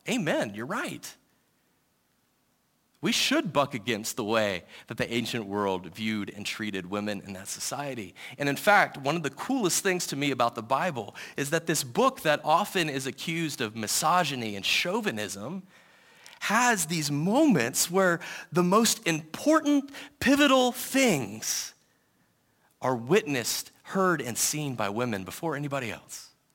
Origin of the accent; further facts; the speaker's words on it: Georgia, United States; So I'm going to use Georgia, my home state